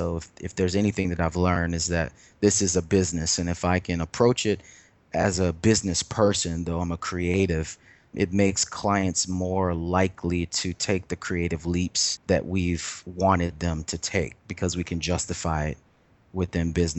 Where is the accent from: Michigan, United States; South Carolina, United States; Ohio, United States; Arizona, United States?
South Carolina, United States; Lexington; now in Brooklyn, United States; It's funny because I'm from Lexington, South Carolina. Originally, I was born there, and now I'm Brooklyn.